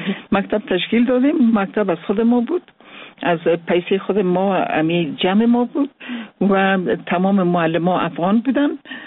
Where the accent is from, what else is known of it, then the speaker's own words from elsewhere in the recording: Mazar-i-Sharif, Balkh, Afghanistan; born there; مزار شریف چون زادگاه من از زادگاه شخصی خودم